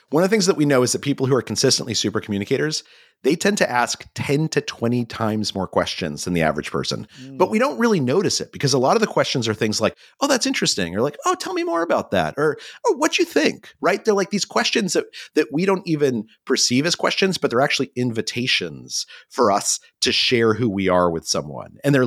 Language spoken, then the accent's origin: English; New Mexico, United States; Oh, I grew up in New Mexico.